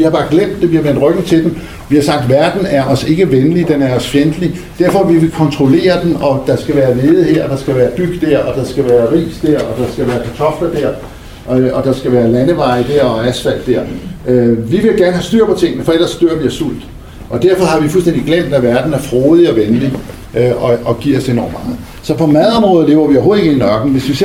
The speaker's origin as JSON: {"language": "Danish", "town": "Lundtofte", "region": "Capital Region of Denmark", "country": "Denmark", "tie": "born or raised there", "said": "som kiggede rundt i Lundtofte, der hvor for Lundby, hvor jeg voksede op"}